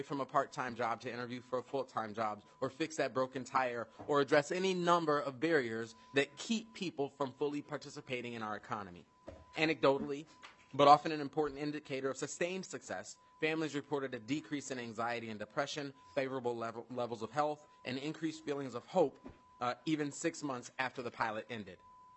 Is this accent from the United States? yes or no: yes; Minnesota, United States; as a Minnesotan who has grown used to deep economic inequality